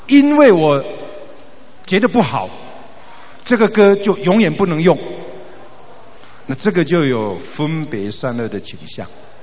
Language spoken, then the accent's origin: Chinese; Taiwan; 因为呢这个我们台湾人唱的时候可能会觉得很奇怪